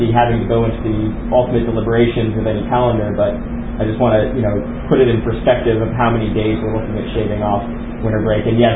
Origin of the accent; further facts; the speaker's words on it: California, United States; Me, as I come from California, it's a long flight to go back home.